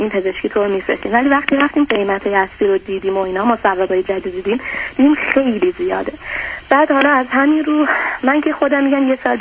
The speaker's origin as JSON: {"language": "Persian", "region": "Khorasan", "country": "Iran", "said": "من مال خراسان هستم"}